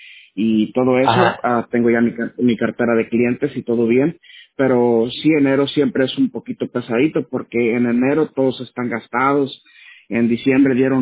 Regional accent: Mexico; como dicen en mi tierra.

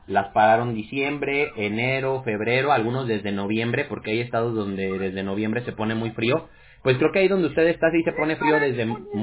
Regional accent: Jalisco, Mexico; yo soy de Jalisco. No sé de dónde sea usted, Jalisco, México.

